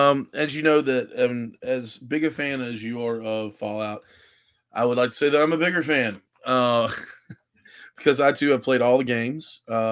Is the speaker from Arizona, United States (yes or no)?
no; West Virginia, United States; it's based in my home state of West, or well, Adam, our home state of West Virginia.